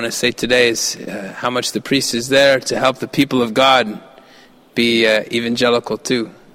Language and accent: English; Boulder, Colorado, United States; I'm from Boulder, Colorado, and I became a priest just last year